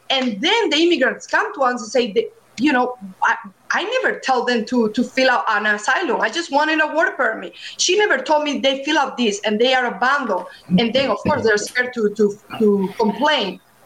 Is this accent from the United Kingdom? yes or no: no; Spain; now in United States; Well, I'm an immigrant myself. I'm from Spain, and I'm an immigration attorney.